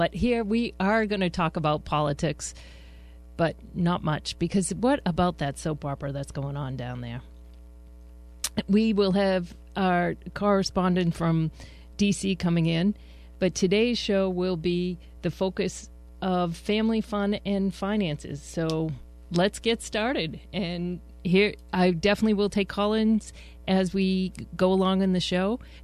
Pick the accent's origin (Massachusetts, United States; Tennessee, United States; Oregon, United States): Massachusetts, United States; Boston; As you know, if you listened last week, I'm a Bostonian.